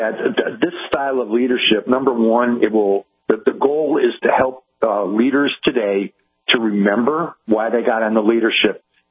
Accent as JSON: {"language": "English", "town": "Cleveland", "region": "Ohio", "country": "United States", "tie": "born or raised there", "said": "respiratory therapist in Cleveland, Ohio, which is my hometown."}